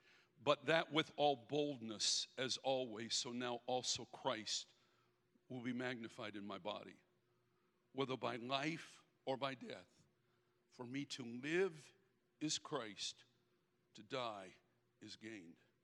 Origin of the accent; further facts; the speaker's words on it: Guthrie, Oklahoma, United States; born there; I went to high school in this not far from here, Northwest Classen. I was born in Guthrie.